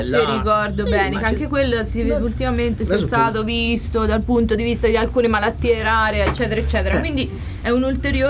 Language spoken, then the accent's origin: Italian; Assisi, Umbria, Italy; io vengo da Assisi, tra le altre cose